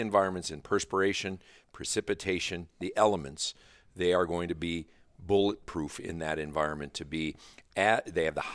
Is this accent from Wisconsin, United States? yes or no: yes; Green Bay, Wisconsin, United States; But I grew up in Wisconsin, okay. in Green Bay.